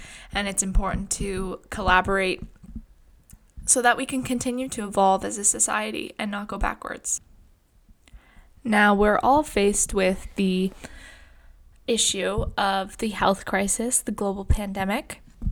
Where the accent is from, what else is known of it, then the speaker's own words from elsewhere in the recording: Canada; So that I'm reading right from the Canadian Charter, and those are our freedoms by just being Canadian, that we have a fundamental right to.